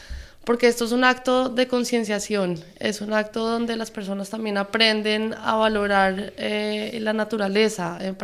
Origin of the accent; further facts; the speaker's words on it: Colombia; now in Spain; Empezamos el inglés y yo, que soy de Colombia.